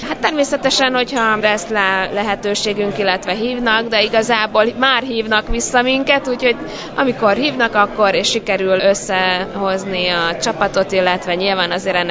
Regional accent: Tótkomlós, Békés, Hungary; kiskoromtól kezdve ebben a légkörben nőttem fel, és Todkomlóson, ami egy szlovák nemzetiségű város, ahol a hagyományoknak a mai napig nagyon fontos szerepe

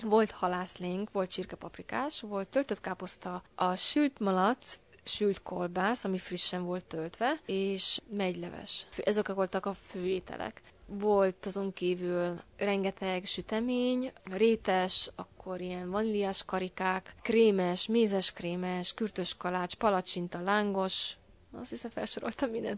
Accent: Hungary; moved away; hogy idegenben, nagyon-nagyon messze hazánktól, de próbáljuk megtartani az értékeinket, és amitől mi magyarok vagyunk

